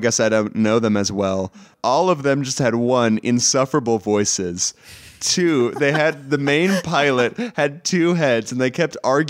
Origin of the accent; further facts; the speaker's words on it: Texas, United States; I'm from Texas.